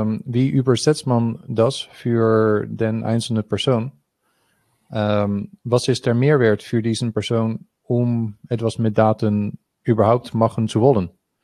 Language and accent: German; Netherlands; German is a second language; als Niederländer